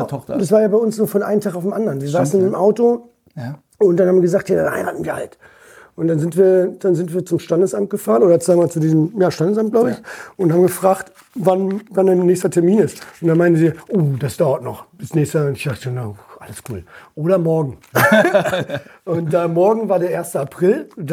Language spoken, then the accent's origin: German; Berlin, Germany; born there; Ich bin in Berlin geboren.